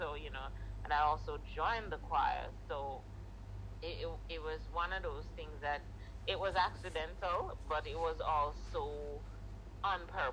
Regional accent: Jamaica; just being a kid growing up in Jamaica

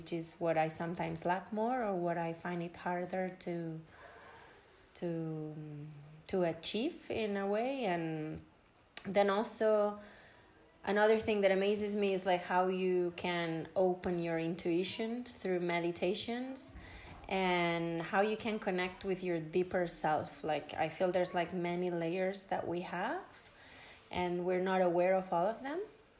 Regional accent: Barcelona, Catalonia, Spain; English is a second language; I'm 34 years old and I'm from Barcelona.

